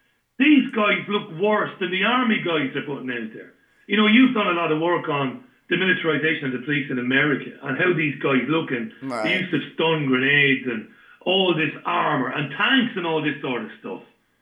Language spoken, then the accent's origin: English; Ireland; because I grew up obviously in Ireland